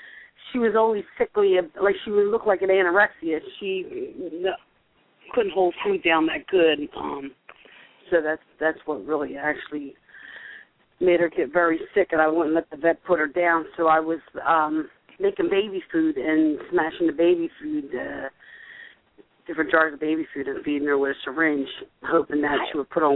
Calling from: Philadelphia, Pennsylvania, United States; from Philadelphia.

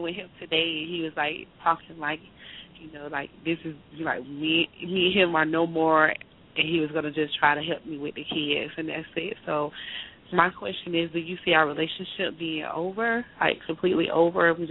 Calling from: Florida, United States

